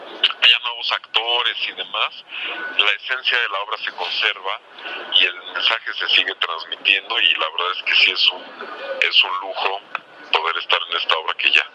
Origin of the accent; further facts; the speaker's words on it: Mexico; yo creo como mexicano que eso es lo que hace falta, ¿no? En México